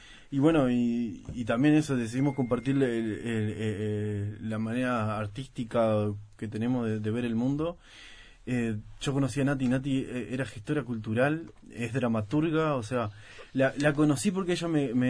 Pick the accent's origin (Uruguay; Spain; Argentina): Uruguay; Paso de los Toros, Tacuarembó; also born or lived in Montevideo; yo viví en Paso los Toros de niño, en Montevideo algunos años, y después me fui a Tacuarembó